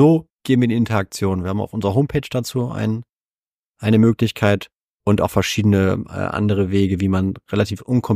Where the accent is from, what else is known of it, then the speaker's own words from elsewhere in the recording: Hamburg, Germany; Ich selber bin Hamburger Jung aus 41 Jahre alt, verheiratet, einen 2-jährigen Sohn